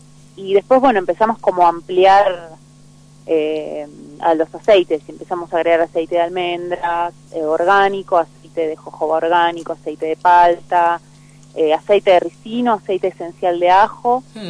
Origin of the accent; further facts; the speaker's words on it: Buenos Aires, Argentina; now in El Bolsón, Argentina; nosotros vivimos acá hace 2 años aproximadamente y para venirnos al Bolsón, somos oriundos de Buenos Aires